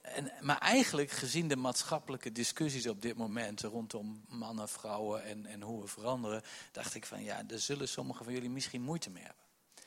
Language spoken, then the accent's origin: Dutch; Gelderland, Netherlands; accent: Achterhoeks; Ik ben Achterhoeker. Als de geest van God komt, dan komt hij hier in het Achterhoeks. In elke stamtaal, in elke, dus ook in het Achterhoeks. Dus ik moet gewoon in het Achterhoeks blijven spreken, want het is voor mij het makkelijkst.